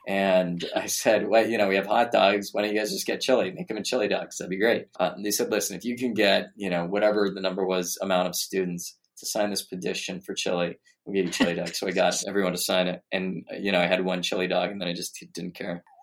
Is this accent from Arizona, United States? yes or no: yes; Arizona, United States; the kind of educational environment I grew up in Arizona also possibly isn't the best, right?